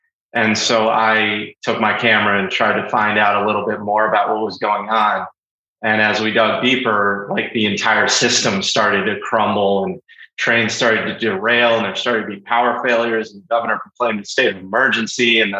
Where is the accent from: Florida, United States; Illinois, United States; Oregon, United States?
Illinois, United States; Chicago; also born or lived in New York; So I grew up in Chicago. I moved to New York in 2010 and lived there for 10 years until 2020. I'm back in Chicago now